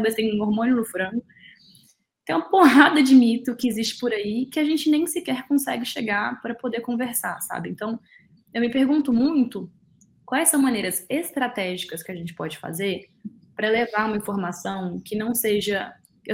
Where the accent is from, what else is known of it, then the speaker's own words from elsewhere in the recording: Brazil; olha, não sou do mal, também sou brasileira, também quero que a gente cresça com o Brasil